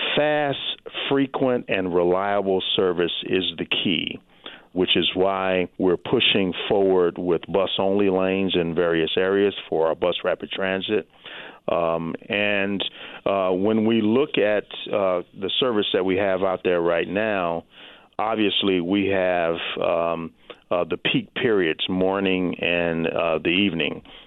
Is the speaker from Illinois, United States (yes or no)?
yes; Chicago, Illinois, United States; The closest one, I think, is Chicago, actually my hometown.